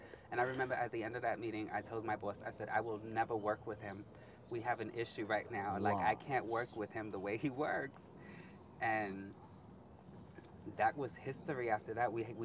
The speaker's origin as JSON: {"language": "English", "town": "Bronx", "region": "New York", "country": "United States", "tie": "born or raised there", "said": "I've been living in the Bronx all my life. Born and raised in the Bronx. Born in Jacoby Medical Center. Moved around the Bronx for a few years. Moved out of New York."}